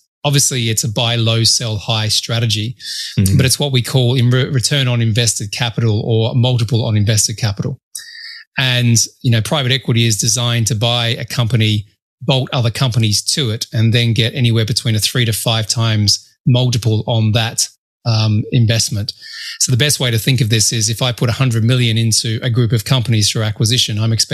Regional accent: Sydney, New South Wales, Australia; I grew up in Sydney, Australia

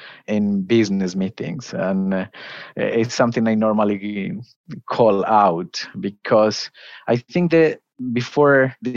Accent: Colombia; English is a second language; So about me, I was born and raised in Colombia.

